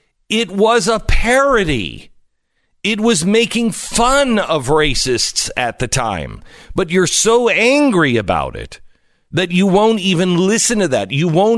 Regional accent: Seattle, Washington, United States; Coming up next, my hometown Seattle dying.

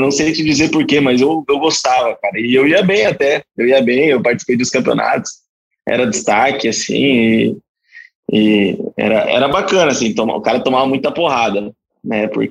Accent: Guarulhos, São Paulo, Brazil; eu sou de São Paulo. Muita gente acha que eu sou gaúcho. Todo mundo, na verdade, acha que eu sou gaúcho por ter jogado internacional. Mas eu sou de Guarulhos.

